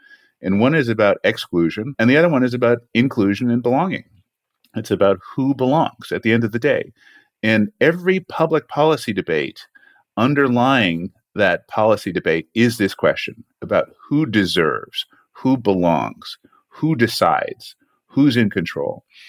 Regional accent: California, United States

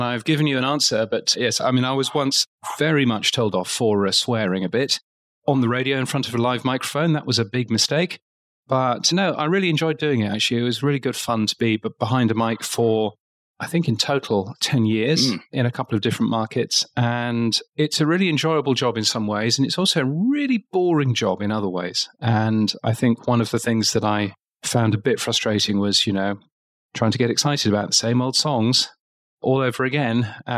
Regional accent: United Kingdom; now in Australia; I'm a Brit, as you can tell from my accent, but I'm actually here in Australia.

